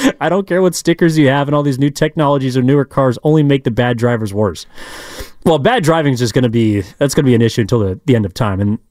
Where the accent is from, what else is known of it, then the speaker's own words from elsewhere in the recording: California, United States; those that know me know that I'm from the East Bay, so grew up big Warriors fan